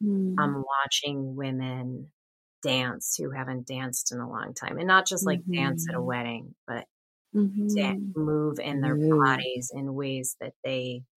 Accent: Chicago, Illinois, United States; So I was raised in Chicago. I don't live in Chicago anymore. I live in Florida, but we just moved 2 years ago.

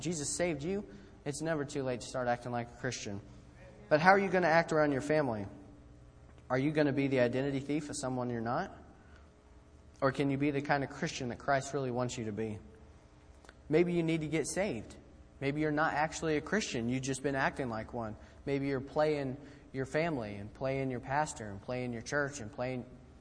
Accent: United States; being a man and being a patriot, being an American.

